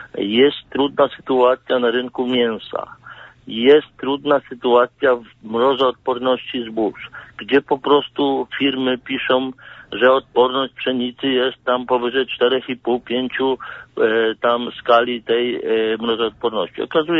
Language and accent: Polish; Kuyavian-Pomeranian Voivodeship, Poland; Jestem rolnikiem z Kujawsko-Pomorskiego województwa.